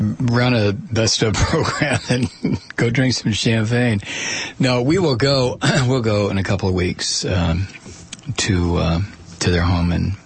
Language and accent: English; United States; It's just part of, I guess, being an American is that we are not only politically naive, but historically ignorant.